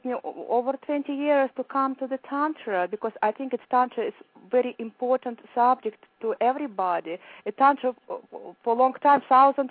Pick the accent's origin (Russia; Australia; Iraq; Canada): Russia; Moscow; English is a second language; moved away as an adult; now in United States; Oh, I'm from Moscow.